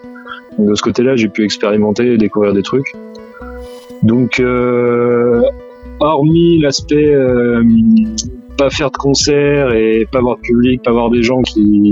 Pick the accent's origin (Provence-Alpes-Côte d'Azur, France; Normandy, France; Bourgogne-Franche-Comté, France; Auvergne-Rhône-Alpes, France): Normandy, France; La Ferté-Macé; des petits bars cool à Caen ou même chez moi à la Ferté-Massé